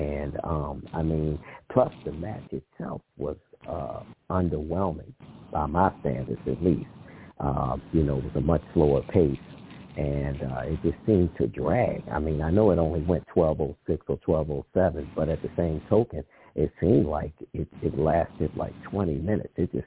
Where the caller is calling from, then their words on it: Baltimore, Maryland, United States; from Baltimore, Maryland.